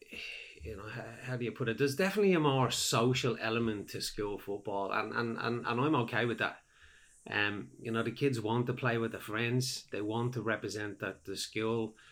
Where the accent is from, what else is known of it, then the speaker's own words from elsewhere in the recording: Dublin, Leinster, Ireland; When I grew up in Dublin